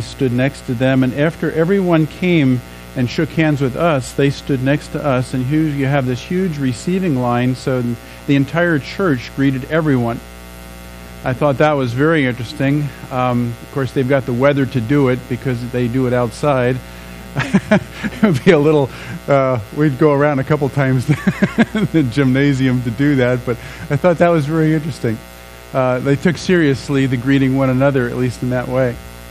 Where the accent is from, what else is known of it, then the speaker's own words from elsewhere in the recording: New York, United States; I grew up on the East Coast, in the metropolitan area of New York City.